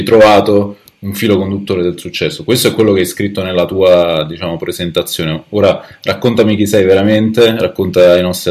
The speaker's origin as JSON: {"language": "Italian", "town": "Gaeta", "region": "Lazio", "country": "Italy", "said": "entrambi siamo di Gaeta, è più, diciamo, abbastanza un caso questa cosa, ma forse no, è un piccolo paesino nella provincia di Latina, tra Roma e Napoli."}